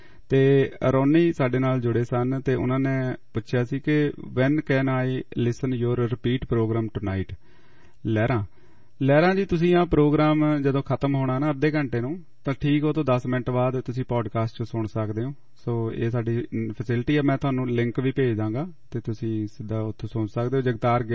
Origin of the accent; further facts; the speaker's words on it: Punnu Majara, Punjab, India; ਅਸੀਂ ਵੀ ਜੀ ਨਵਾਂ ਸ਼ਹਿਰ ਦੇ ਕੋਲ ਪੁੰਨੂ ਮਜਾਰੇ ਦੇ ਆ ਜੀ।